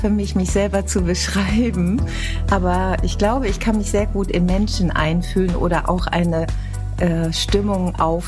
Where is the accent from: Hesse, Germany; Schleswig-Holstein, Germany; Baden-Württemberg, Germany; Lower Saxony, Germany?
Lower Saxony, Germany; Nienburg; Mein Lieblingsort ist eigentlich meine Heimatstadt und die Natur drumherum.